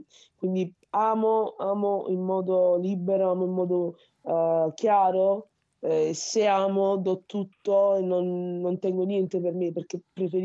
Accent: Lagos, Nigeria; io sono nigeriana di Lagos, però ho pure il cuore napoletano.

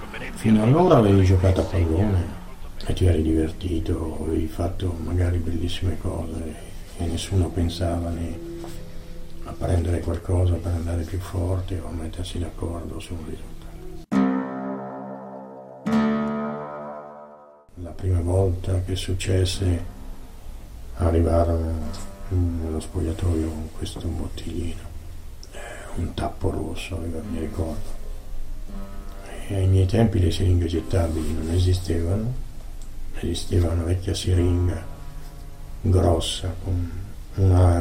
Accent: Monticiano, Tuscany, Italy; Io sono nato a Monticciano, in provincia di Siena, e vivevo lì con mio padre e mia madre e mia sorella.

